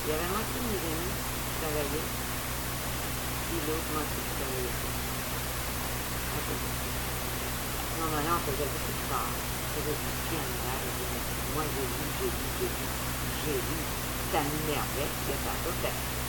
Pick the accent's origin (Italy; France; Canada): Canada; moi, je suis une Canadienne